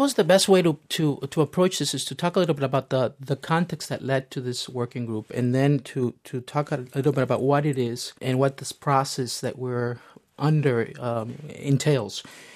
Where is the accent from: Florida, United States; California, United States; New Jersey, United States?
Florida, United States; Miami; Growing up in Miami, of course, was a great gift to me because I grew up with many people from different parts of Latin America.